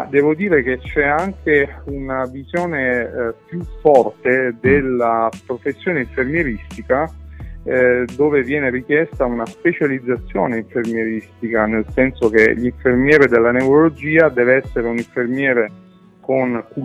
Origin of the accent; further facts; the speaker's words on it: Abruzzo, Italy; moved away as an adult; now in Veneto, Italy; io sono abruzzese, sono nativo, cresciuto in Abruzzo, poi ho fatto una parentesi fuori e in realtà dal 2008 sono trasferito in Veneto.